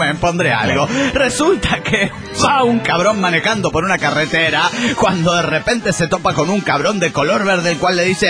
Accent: Barcelona, Catalonia, Spain; Soy el culé de Barcelona, España.

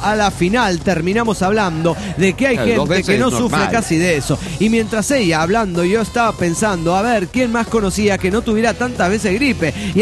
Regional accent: Irapuato, Guanajuato, Mexico; de Irapuato, Guanajuato, México.

